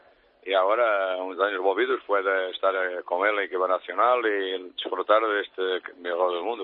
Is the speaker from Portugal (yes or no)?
yes; Portugal; Spanish is a second language; para mí es un orgullo como portugués y como entrenador